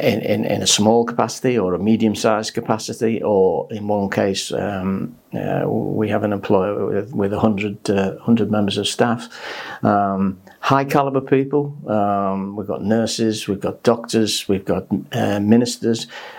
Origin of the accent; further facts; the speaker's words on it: Liverpool, North West England, United Kingdom; also born or lived in Kendal / Carlisle / Gateshead / Durham; now in Wirral, England; I live on the Wirral at the moment. I've lived on the Wirral for nearly 40 years, although I don't come from the Wirral, I come from Liverpool. Moved around the UK quite a lot, lived in Kendal, lived in Carlisle, lived in Gateshead, I've lived in Durham, I've lived in Edinburgh